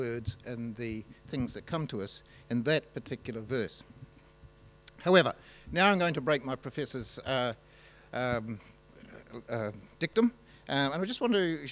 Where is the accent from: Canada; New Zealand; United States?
New Zealand; And when I said I come from New Zealand, many Norwegians, just their face shone and said, I want to go there.